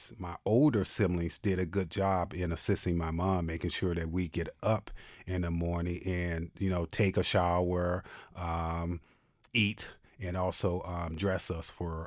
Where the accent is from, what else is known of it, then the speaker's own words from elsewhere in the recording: Racine, Wisconsin, United States; born there; I was born in Racine, Wisconsin.